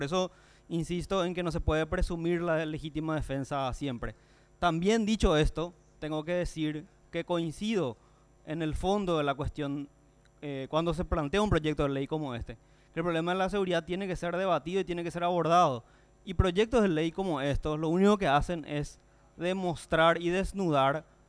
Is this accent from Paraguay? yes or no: yes; Paraguay; somos víctimas los paraguayos